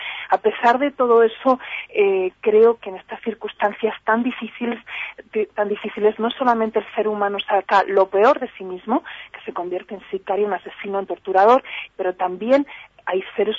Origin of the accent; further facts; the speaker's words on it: Spain; now in Ciudad Juárez, Mexico; yo vengo, como ves por este acento, de España, pero yo creo que en mi país, en la tierra que me dio a nacer, se ha perdido la alegría por vivir.